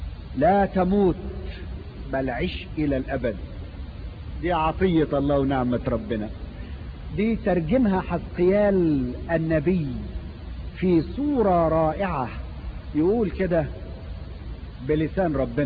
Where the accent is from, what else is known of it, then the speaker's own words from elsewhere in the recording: Egypt; ده زي عندنا في مصر في القانون عشماوي